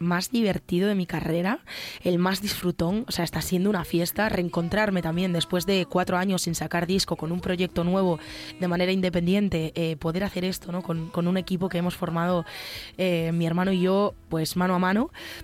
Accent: Galicia, Spain; todo lo llevo por dentro como buena gallega que soy

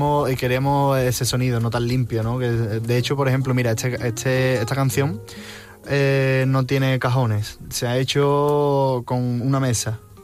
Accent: Sanlúcar de Barrameda, Andalusia, Spain; por ejemplo, Sanlúcar de Barrameda, que es de donde yo vengo

